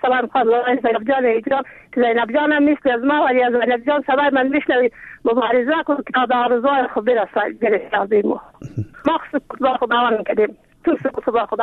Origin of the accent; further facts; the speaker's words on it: Afghanistan; ما زن افغانیم